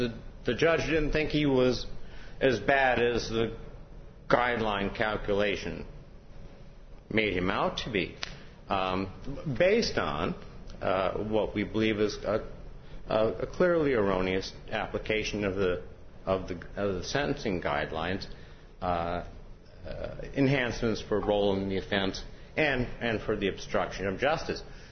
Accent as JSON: {"language": "English", "town": "Manistee", "region": "Michigan", "country": "United States", "said": "I'm from Manistee, Michigan, just a little north of Ludington."}